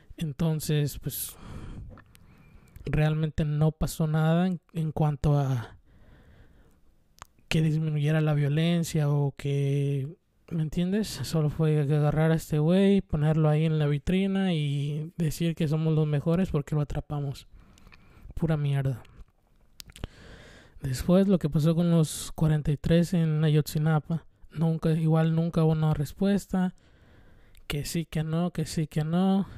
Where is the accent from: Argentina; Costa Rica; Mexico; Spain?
Mexico; soy mexicano y este año hay cambio de presidente.